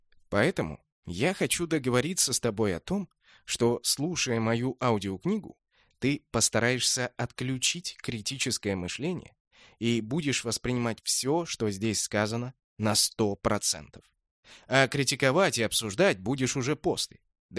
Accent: Moscow, Russia; also born or lived in Tallinn, Estonia; Я родился в Москве, но раннее детство провел в Таллине. Там родители работали в театре. Скоро мы покинули этот город, русских в Эстонии не особо-то жаловали. С 4 лет я рос уже в Москве

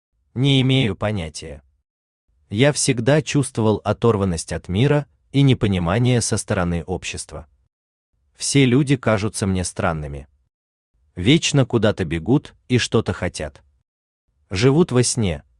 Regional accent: Vitebsk, Vitebsk Region, Belarus; born there; На физическом уровне я родился в Витебске. По прописке место рождения, деревня Прудники Докшицкого района Витебской области Республики Беларусь

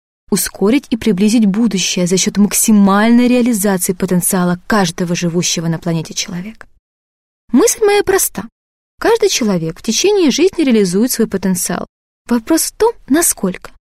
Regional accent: Kamchatka Krai, Russia; born there; Я родилась на Камчатке.

